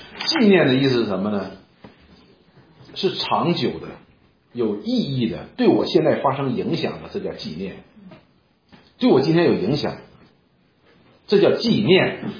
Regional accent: Northeast China, China; 我们东北人这里都是东北人

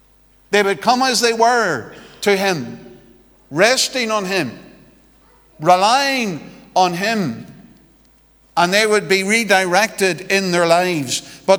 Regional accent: Annaghmore, Northern Ireland, United Kingdom; I come from Annaghmore, and if you know where that is, well, it's not too far from a place called the Birches.

